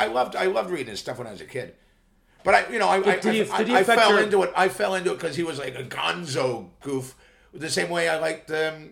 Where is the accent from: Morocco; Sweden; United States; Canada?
Canada; Scarborough, Ontario; Yeah, well, I'm Scarborough.